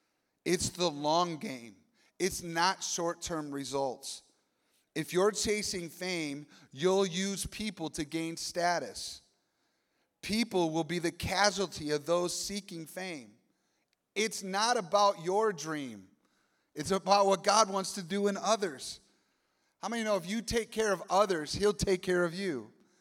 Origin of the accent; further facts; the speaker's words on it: Michigan, United States; And I grew up in Michigan, so I remember the Mackinac Bridge.